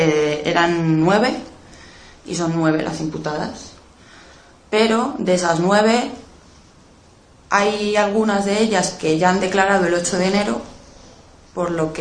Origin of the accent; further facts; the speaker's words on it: Alcorcón, Community of Madrid, Spain; Somos, exacto, de Alcorcón y claro que apoyamos la huelga